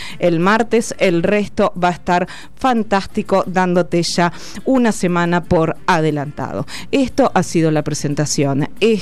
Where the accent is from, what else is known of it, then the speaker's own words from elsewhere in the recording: Argentina; Y esa realidad es la que nos interpela a todos como argentinos y argentinas.